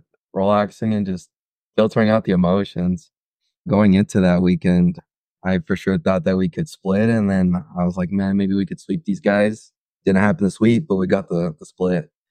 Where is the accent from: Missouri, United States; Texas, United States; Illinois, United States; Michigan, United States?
Texas, United States; El Paso; also born or lived in Arizona; Originally born in Arizona, but for the most part, I grew up in El Paso, Texas. I did spend some time in Tennessee.